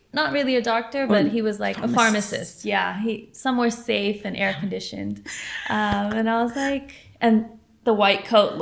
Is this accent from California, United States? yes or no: yes; San Diego, California, United States; Yes, I was born and raised in San Diego.